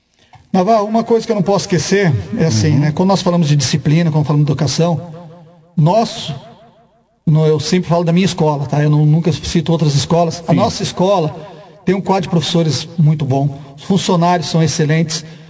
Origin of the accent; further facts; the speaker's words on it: Santa Maria, Brazil; como eu sou de Santa Maria, eu moro em Santa Maria